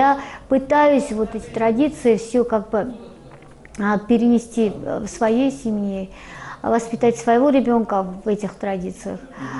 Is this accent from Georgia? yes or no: yes; Georgia; now in Russia; потому что я сама грузинка, я воспитана вот именно вот с такой широкой вот такой вот душой и сердцем.